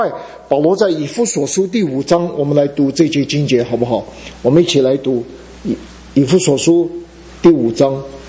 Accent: China; 但咱们中国人还比较聪明，有一点智慧。

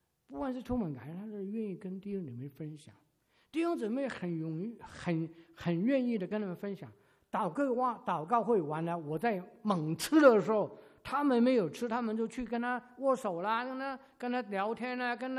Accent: China; 我们中国人 吃饭的时候很会用这个五个指头啊。

